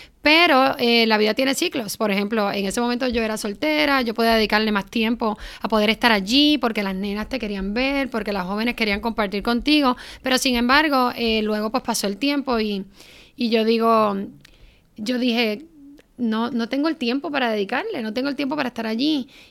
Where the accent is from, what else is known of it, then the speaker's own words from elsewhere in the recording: Guayanilla, Puerto Rico; yo me voy a Ponce, yo soy de Guayanilla natural